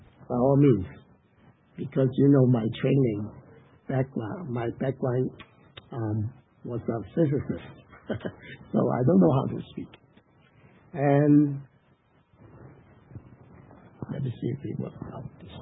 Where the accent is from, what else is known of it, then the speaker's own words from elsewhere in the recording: Hong Kong; first language Cantonese; English is a second language; also born or lived in Guangzhou; So, as you may know, I was born in Guangzhou, Guangdong. I don't know if you can see it. If you can see Hong Kong somewhere, it's really at the south of China. And I was born in Guangdong. And I was raised up in Hong Kong. So, naturally, Cantonese